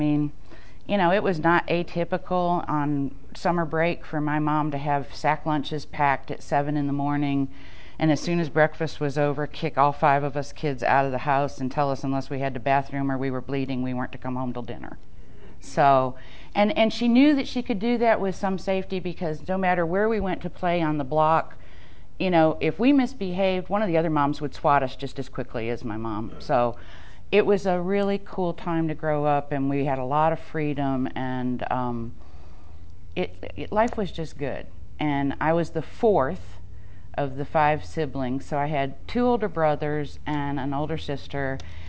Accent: New York, United States; now in Georgia, United States; I have to remind people in Georgia that New York is a state, because if I say I'm from New York, they're like, what part of the city? It's like, it's a state, people. And it's country, and it's near the Finger Lakes and Watkins Glen

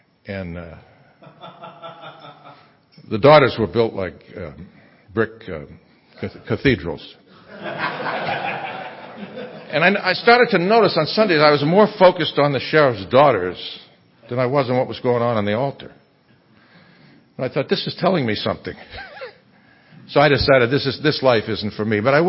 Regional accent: New England, United States; born or raised there

